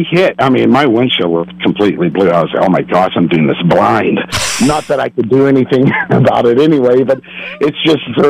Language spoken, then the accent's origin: English; Warren, Ohio, United States; we're from Warren, Ohio, where Catherine was born.